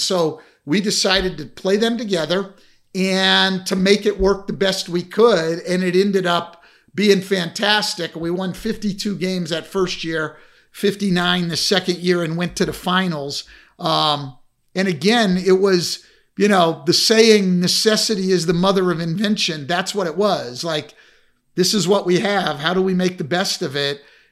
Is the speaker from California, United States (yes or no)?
yes; California, United States; I grew up in the Bay Area and I was a huge Warriors fan